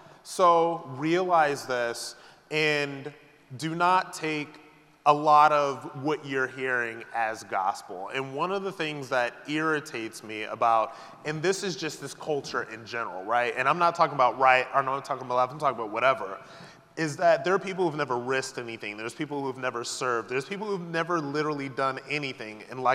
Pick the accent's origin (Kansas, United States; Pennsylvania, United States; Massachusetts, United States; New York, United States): New York, United States; I'm from New York.